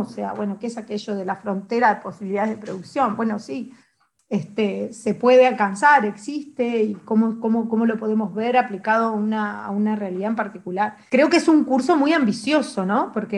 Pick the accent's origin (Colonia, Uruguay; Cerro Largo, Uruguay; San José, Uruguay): Colonia, Uruguay; Colonia del Sacramento; yo soy del interior, yo nací en Colonia del Sacramento, y en ese momento, bueno, muchas veces viajaba de Colonia a Montevideo estaba instalada allá en Montevideo, pero sí que viajaba a ver a mi familia.